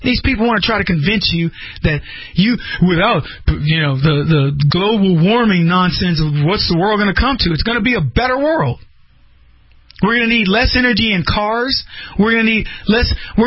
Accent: United States; I feel good just being an American.

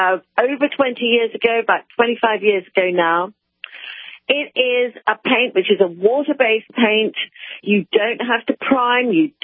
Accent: Oxford, South East England, United Kingdom; As you probably can hear from my accent, I'm English. I come from Oxford.

